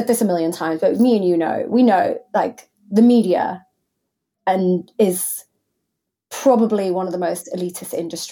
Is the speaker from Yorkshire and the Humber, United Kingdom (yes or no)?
yes; Hull, Yorkshire and the Humber, United Kingdom; I'm from Hull, if you go to Hull, or if you go to Kettering, or if you go to wherever, people are different to what they are in the newsroom.